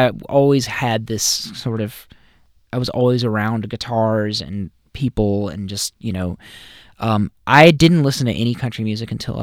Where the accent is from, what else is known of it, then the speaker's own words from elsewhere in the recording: Nashville, Tennessee, United States; growing up in Nashville